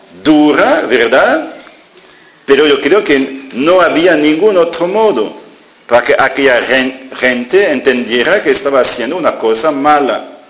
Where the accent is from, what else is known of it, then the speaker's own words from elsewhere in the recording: France; Spanish is a second language; No lo digo porque soy francés